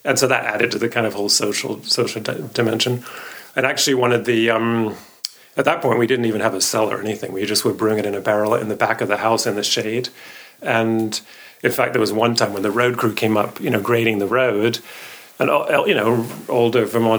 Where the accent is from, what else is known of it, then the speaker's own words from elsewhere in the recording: England, United Kingdom; And especially growing up in England, where cider always had alcohol in it